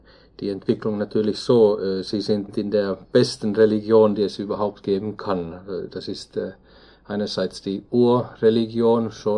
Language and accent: German; Finland; German is a second language; also born or lived in Turkey; now in Germany; ich komme aus Finnland. Ich habe mit meiner Familie eine Zeit lang in der Türkei gelebt